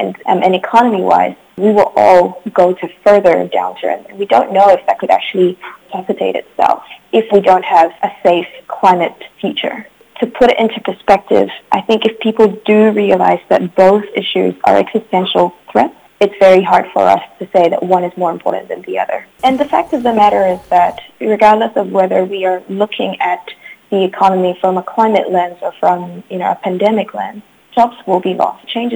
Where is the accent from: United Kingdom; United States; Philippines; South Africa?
Philippines; now in New Zealand; So as I mentioned before, I'm also from the Philippines.